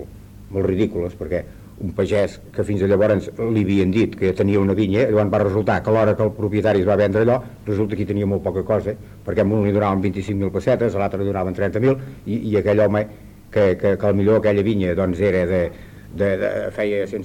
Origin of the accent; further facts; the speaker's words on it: Castellbisbal, Catalonia, Spain; allà al meu poble, allà a Castellbisbal, doncs era fins fa 10 anys completament agrícola, no hi havia res més.